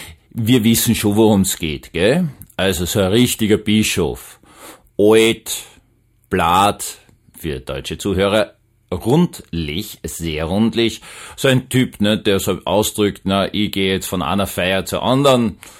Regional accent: Vienna, Austria; Wiener, bin Wiener.

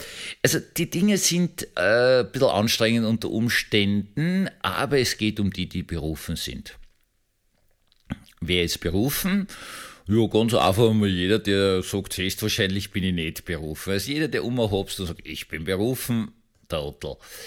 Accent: Vienna, Austria; Also ich bin in dem Tiergarten praktisch schon aufgewachsen, gleich im Schönbrunn gelebt. Also in Schönbrunn bin ich aufgewachsen

